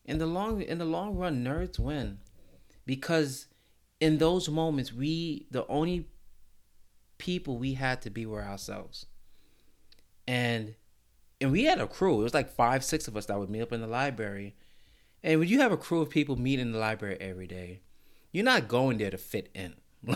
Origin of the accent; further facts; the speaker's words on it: Brooklyn, New York, United States; So growing up in Brooklyn too, like I grew up in Brooklyn when Brooklyn was this huge melting pot. So like in public school in Brooklyn, no one is rich, because if you were rich, you wouldn't be in public school